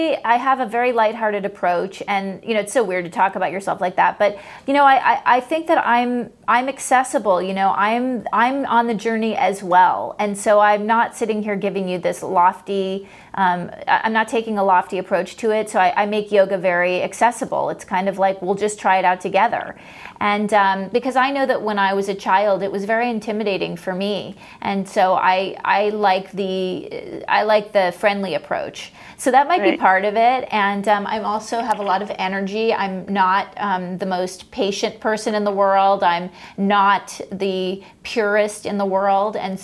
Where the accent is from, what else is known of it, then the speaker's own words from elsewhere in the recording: Los Angeles, California, United States; I grew up in Los Angeles to a body-obsessed father, and I basically started practicing yoga alongside him to try to get his attention.